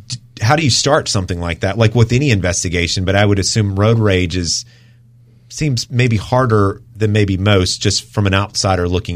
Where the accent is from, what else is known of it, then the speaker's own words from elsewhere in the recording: South Carolina, United States; And I can call it Dirty Myrtle because I'm from South Carolina and we have that right.